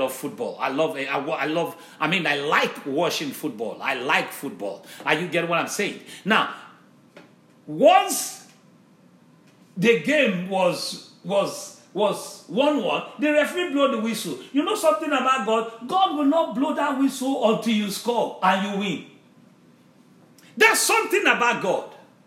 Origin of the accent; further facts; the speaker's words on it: Nigeria; you know, now I came from Nigeria.